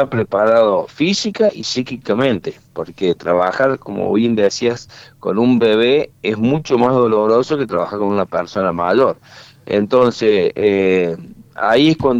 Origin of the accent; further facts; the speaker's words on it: Córdoba, Argentina; Nosotros estamos en Córdoba, nosotros somos de Córdoba.